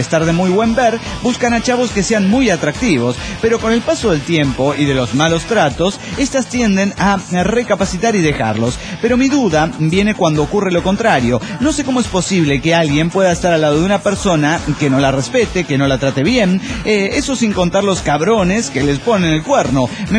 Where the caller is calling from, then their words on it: Chihuahua, Mexico; de Chihuahua, México.